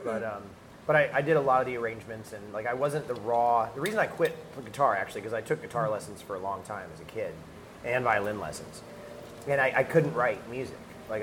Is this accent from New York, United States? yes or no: no; Palm Beach, Florida, United States; There was a couple venues in South Florida. Like, I was actually from Palm Beach.